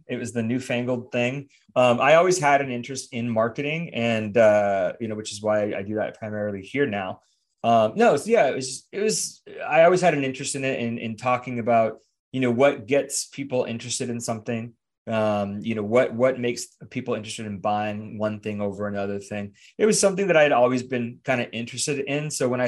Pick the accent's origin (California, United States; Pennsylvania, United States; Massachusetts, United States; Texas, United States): California, United States; Los Angeles; also born or lived in London, United Kingdom; Southern California, born and raised. So I was born in LA. And then, we moved around a little bit, but I lived abroad. I was in London for 2.5 years